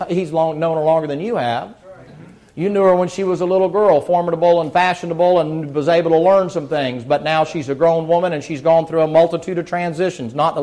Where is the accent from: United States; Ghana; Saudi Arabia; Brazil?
United States; the South; You Southerners, I'm a Southerner. I'm born and bred Southern.